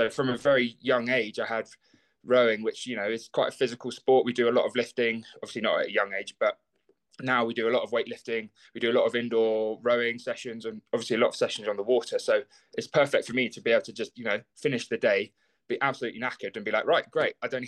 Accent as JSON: {"language": "English", "town": "Christchurch", "region": "South West England", "country": "United Kingdom", "said": "And so I'm originally from Christchurch in Dorset."}